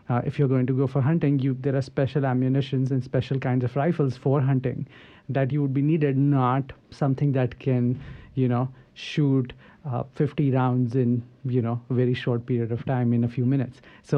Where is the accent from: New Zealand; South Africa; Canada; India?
India; I come from India. You can tell probably from my accent.